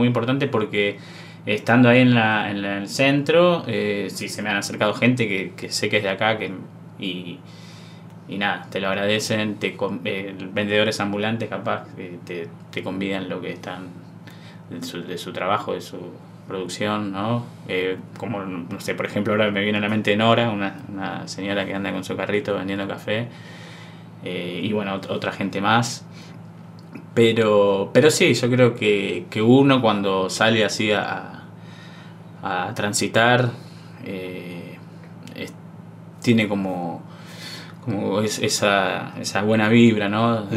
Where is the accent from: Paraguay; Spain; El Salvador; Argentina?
Argentina; Buenos Aires; born there; also born or lived in Los Antiguos; now in Esquel, Argentina; Yo nací en Buenos Aires, pero bueno, ando por el sur desde el año 2012. Estuve viviendo en Los Antiguos, Santa Cruz, la capital nacional de la cereza, como dicen. Es un valle, un pueblito límite con Chile, rodeado por un hermoso lago y 2 ríos.